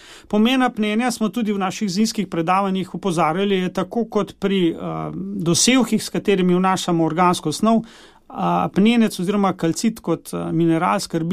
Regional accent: Upper Carniola, Slovenia; sam prihajam iz Gorenjske, kjer imamo preveč padavin

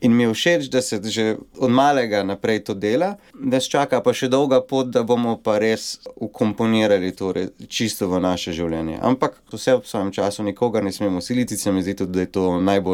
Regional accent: Trbovlje, Central Sava, Slovenia; Ne prihajam prav iz Rečice, ampak iz Trbovelj.

